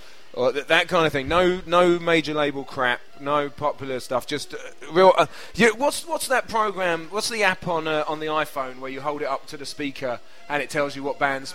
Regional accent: United Kingdom; I should be promoting British music as a Brit

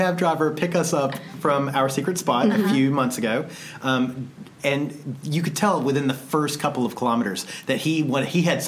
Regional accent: United States; And I mean, I don't know if you know this, but we're from the States.

